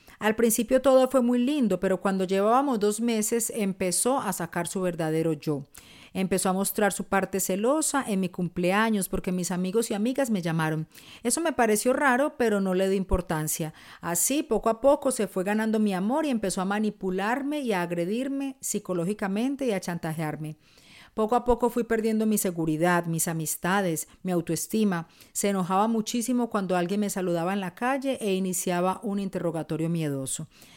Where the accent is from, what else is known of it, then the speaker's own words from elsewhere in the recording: Colombia; moved away as an adult; now in Barcelona, Spain; aquí seguimos compartiendo historias. Tengo 39 años y vivo en Barcelona, España. Soy colombiana y hace 9 meses estoy acá.